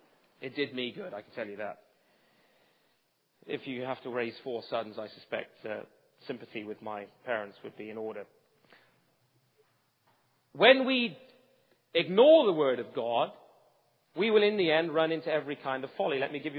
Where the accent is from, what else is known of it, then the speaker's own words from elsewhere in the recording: England, United Kingdom; Now, I suggest to you, even though you're Canadians and I'm English, that this is insanity.